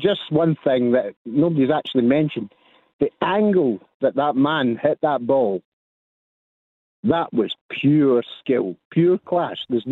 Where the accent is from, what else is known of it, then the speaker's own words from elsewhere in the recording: Saltcoats, Scotland, United Kingdom; I'm from Saltcoats, that's where I'm from.